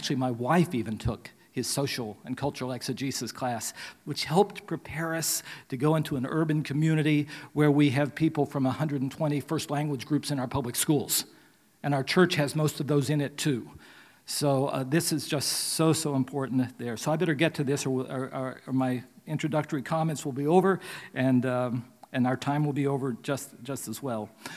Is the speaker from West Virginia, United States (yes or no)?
yes; West Virginia, United States; I grew up in West Virginia, so I just think about things in simplistic terms. I try to cover up the hillbilly nature